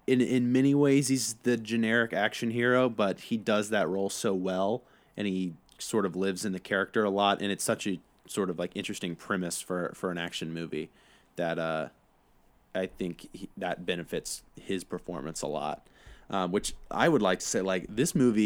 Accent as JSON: {"language": "English", "region": "Ohio", "country": "United States", "tie": "born or raised there", "said": "Growing up in Southwest Ohio, I can relate. I know a lot of people from Kentucky."}